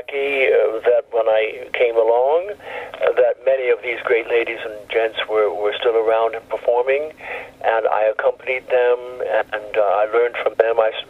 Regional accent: New York, United States; I'm a New Yorker. I'm Jewish.

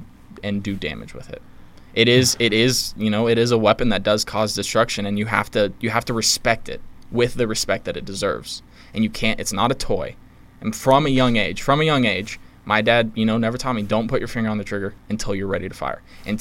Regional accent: Las Vegas, Nevada, United States; I'm from Las Vegas. I know people that died.

